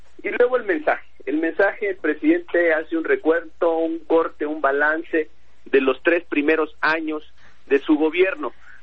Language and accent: Spanish; Minatitlán, Veracruz, Mexico; Yo soy de Minatitlán, Veracruz.